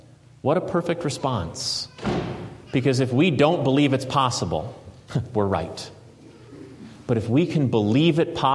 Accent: Southern US, United States; Oh, pardon me, I'm from the South, I should know better.

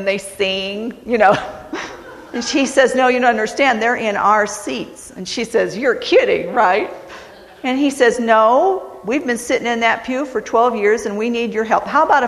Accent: West Virginia, United States; it's because I was born in West Virginia, and I'm talking about people from Texas.

